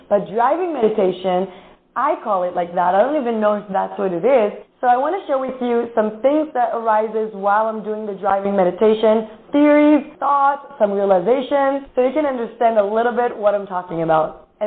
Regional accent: Israel; Well, I grew up in Israel. I grew up in a super, super Orthodox family in Israel, and it's not like a regular like family in Israel.

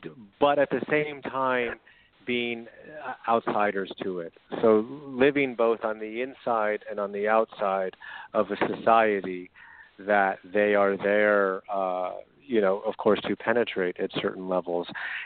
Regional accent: United States; as an American showrunner in that landscape, I went over to Berlin thinking

